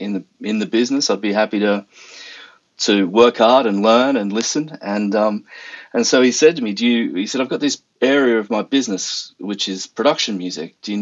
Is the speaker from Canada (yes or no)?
no; Sydney, New South Wales, Australia; obviously grew up in Sydney. I'm Australian